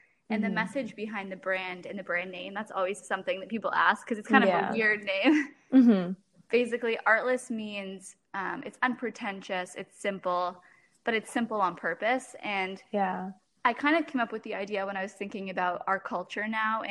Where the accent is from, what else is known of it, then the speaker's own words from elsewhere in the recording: Toronto, Ontario, Canada; I'm 24 years old. I'm from Toronto, Ontario, Canada